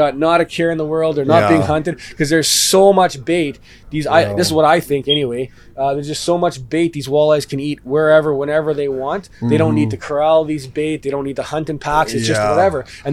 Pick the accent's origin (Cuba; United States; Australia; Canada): Canada; Winnipeg, Manitoba; I am Winnipeg, born and raised.